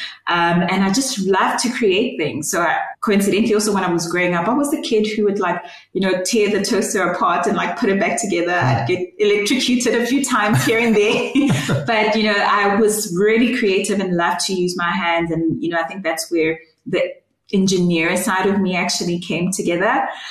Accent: Bloemfontein, Free State, South Africa; also born or lived in Durban; And I was born in Durban, but grew up in Bloemfontein to two amazing parents. And I have two older siblings, so I'm the youngest. And we grew up in a Christian home

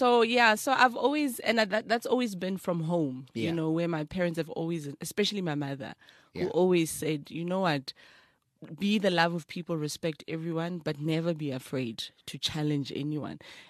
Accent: Gauteng, South Africa; Then I was from Gwatema. That's where I ended up finishing my high school years. And yeah, East Rand, you know, as people know, it's like your KZN, it's full of creative people.

